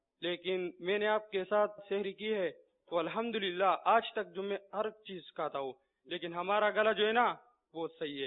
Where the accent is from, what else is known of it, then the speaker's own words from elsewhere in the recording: Khyber Pakhtunkhwa, Pakistan; میں نے کہا میں کے پی کیس ہوں، جگہ دے دو